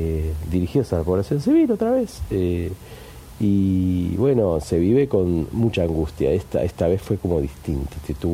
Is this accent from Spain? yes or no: no; Argentina; como argentinos que somos